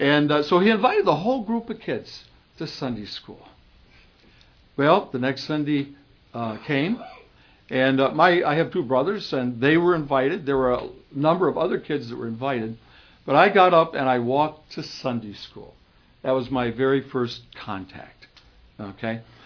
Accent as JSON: {"language": "English", "country": "United States", "tie": "born or raised there", "said": "I was a pagan growing up in America."}